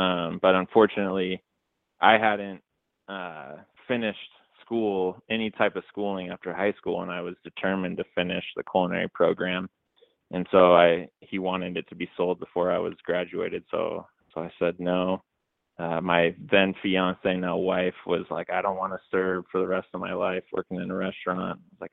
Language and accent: English; Spokane, Washington, United States; when I was 16 or 17, I started working at a Sichuan Chinese restaurant here in Spokane, my hometown, where Spiceology is at.